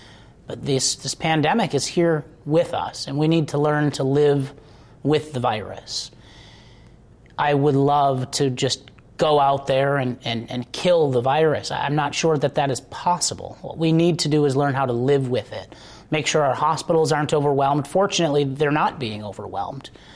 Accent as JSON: {"language": "English", "region": "Michigan", "country": "United States", "tie": "born or raised there", "said": "But the more I looked back at my hometown and the challenges that we were having, I realized that I had an opportunity to help. I saw the people that were my friends graduating from high school, they kept leaving the UP."}